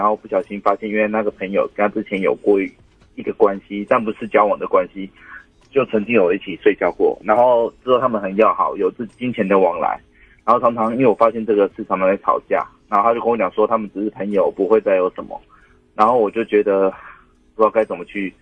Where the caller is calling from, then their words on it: Tainan, Taiwan; 我是台南的